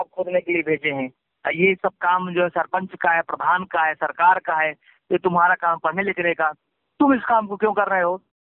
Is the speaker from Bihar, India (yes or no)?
no; Banda, Uttar Pradesh, India; मैं बांदा बुंदेलखंड के उत्तर प्रदेश क्षेत्र का रहने वाला हूँ, जो बांदा मुख्यालय से 17 किलोमीटर दूरी पे गांव है। और हमारा बुंदेलखंड क्षेत्र हमेशा जो है अकाल और दुष्काल के लिए जाना जाता रहा है।